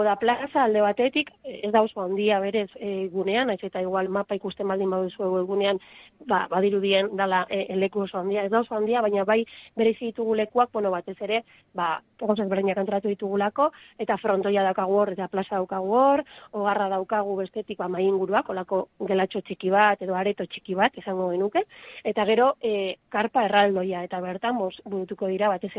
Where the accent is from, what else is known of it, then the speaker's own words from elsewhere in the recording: Balmaseda, Basque Country, Spain; also born or lived in Zeberio; nik bebai, Balmasiakoa naiz, baina 10 urte Zeberion bizi izan naiz.